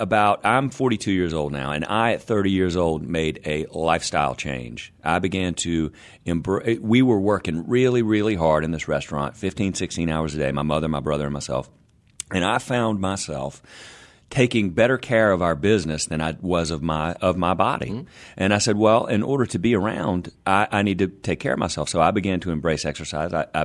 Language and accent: English; Albany, Georgia, United States; I'm born and raised in Albany, Georgia.